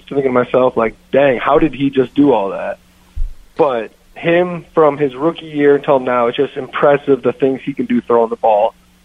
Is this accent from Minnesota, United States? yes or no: yes; Minnesota, United States; I'm from Minnesota. I love the Gophers. I played there. My whole family's been there.